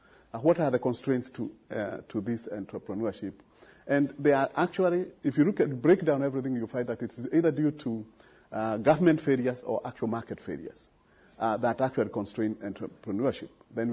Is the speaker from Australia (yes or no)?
no; Kenya; I come from Kenya, and in Kenya, you know, I think anything, if you talk to even the those people who have not gone to school, very basic education